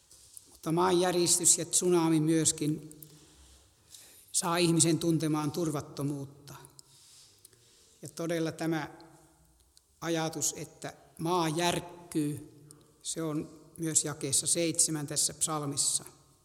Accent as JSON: {"language": "Finnish", "town": "Suonenjoki", "region": "North Savo", "country": "Finland", "tie": "born or raised there", "said": "kuljimme siellä kotipaikkakunnallani Suonijoilla hautausmaalla, missä isäni ja äitini haudat ovat."}